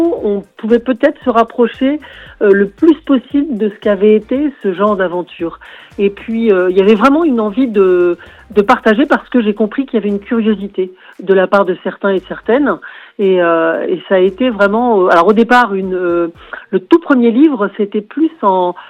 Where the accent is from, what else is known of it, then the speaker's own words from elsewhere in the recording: Brittany, France; Et même si je vais m'aventurer dans le Nord, puisque moi je suis du Finistère Sud